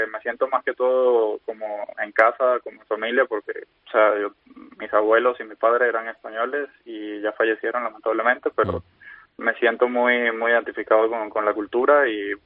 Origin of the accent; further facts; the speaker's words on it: Venezuela; accent: Venezuelan; parecía de hecho más Venezuela que Ecuador, o sea, yo veía más personas en la calle hablando mi propio acento, o sea, hablando con mi acento que ecuatorianos